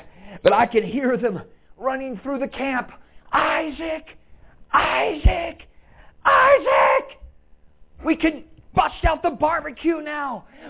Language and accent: English; California, United States; And in California, my home state, they found a way to build aqueducts to feed water into the large metroplexes, specifically Los Angeles.